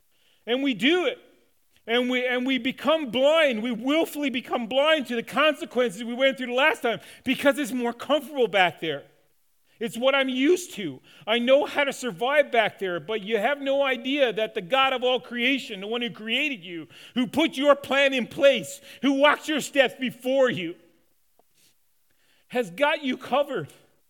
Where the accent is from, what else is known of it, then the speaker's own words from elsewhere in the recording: Newfoundland and Labrador, Canada; When I came up from Newfoundland the first time when I was 8 years old and we were driving through Toronto